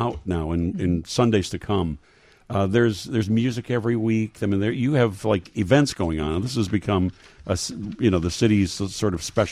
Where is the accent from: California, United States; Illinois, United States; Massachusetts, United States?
Illinois, United States; Chicago; I have very fond, personal memories of as a Chicagoan of going to Maxwell Street as a kid and as an adult